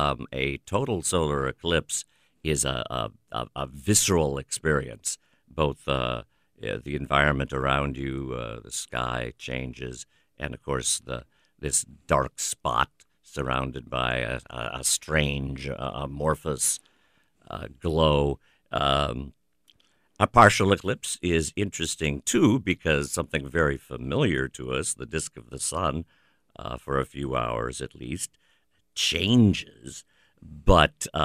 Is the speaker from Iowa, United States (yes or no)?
yes; Cedar Falls, Iowa, United States; the edge of that path went through my hometown of Cedar Falls.